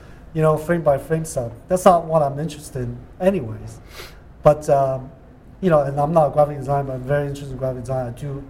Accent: Hong Kong; Well, I think like just growing up in Hong Kong, it's like so

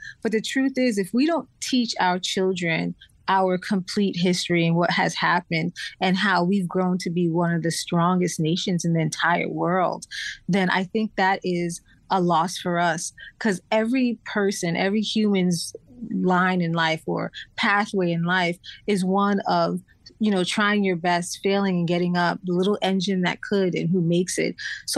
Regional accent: Florida, United States; also born or lived in Brooklyn, New York; I was born in New York, born in Brooklyn, then moved to Florida and lived in Florida.

